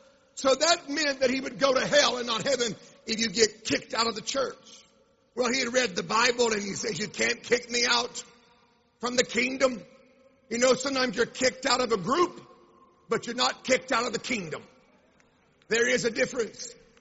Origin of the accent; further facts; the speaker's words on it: United States; accent: American; Am I talking too fast? My American accent hard to understand?